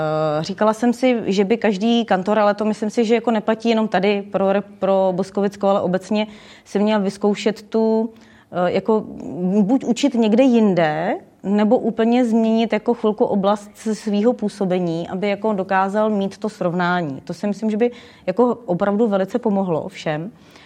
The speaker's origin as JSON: {"language": "Czech", "town": "Most", "region": "Ústí nad Labem Region", "country": "Czechia", "said": "Pocházím ze severních Čech, já jsem se narodila v Mostě a moje celá rodina vlastně buď v západních Čechách nebo v severních Čechách působí, jak jsem zmínila, už jsem z té pedagogické rodiny."}